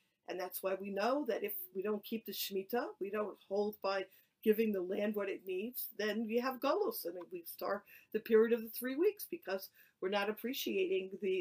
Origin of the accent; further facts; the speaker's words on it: Israel; I said, yes, I'm from Israel.